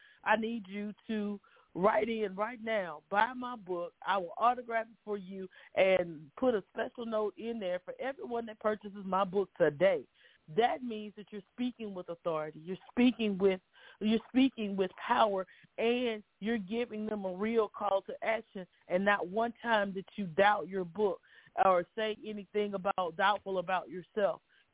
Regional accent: Houston, Texas, United States; You are in Houston. I'm originally from Houston. So H-Town is truly in the house and represented.

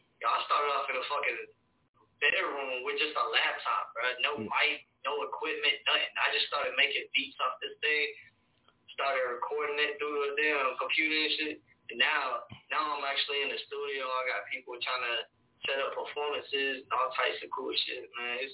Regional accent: Charlotte, North Carolina, United States; Like, I'm from Charlotte, so I'll be up in Charlotte all the time.

